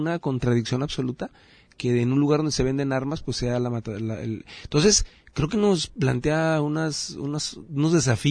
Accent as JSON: {"language": "Spanish", "country": "Mexico", "said": "pues a veces los mexicanos vemos con temor a centroamericanos, ¿no? Y me ha tocado aquí en Puerto Vallarta"}